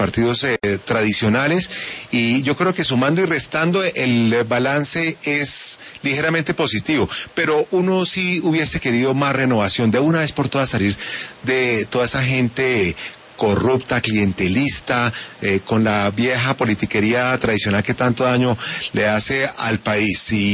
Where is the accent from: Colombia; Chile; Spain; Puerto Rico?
Colombia; Yo como colombiano